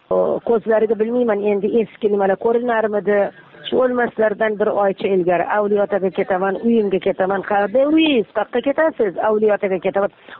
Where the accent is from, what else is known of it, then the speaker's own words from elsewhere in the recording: Mecca, Makkah Province, Saudi Arabia; Men Makkada tug'ilganman.